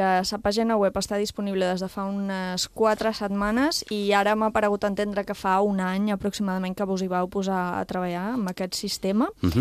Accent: Ibiza, Balearic Islands, Spain; ens permet, com a eivissencs, com a ciutadans, com a illa

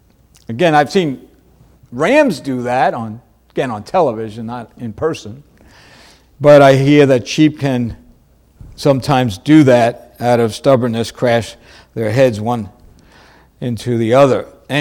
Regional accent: New York City, New York, United States; Now, I'm a New Yorker, you know that. I'm a city boy, born and raised.

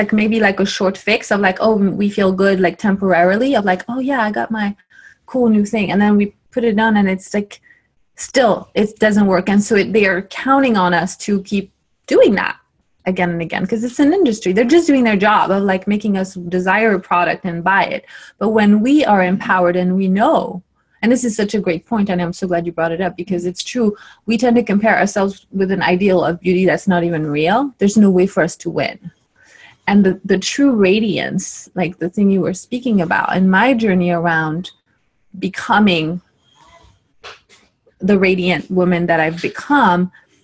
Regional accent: France; now in California, United States; yes, I am from France.

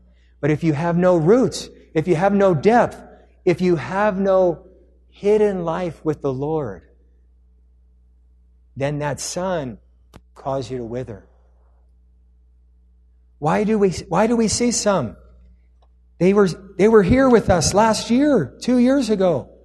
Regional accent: Long Beach, California, United States; also born or lived in Irvine; now in Riverside, United States; I grew up in Long Beach and then I was in the training and I lived in Irvine for a couple years, you know, near the ocean.

